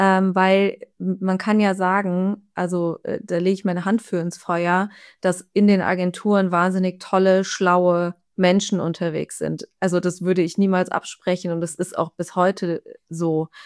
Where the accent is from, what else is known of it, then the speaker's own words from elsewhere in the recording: Frankfurt, Hesse, Germany; der Ruf eilt uns ein bisschen voraus als Frankfurter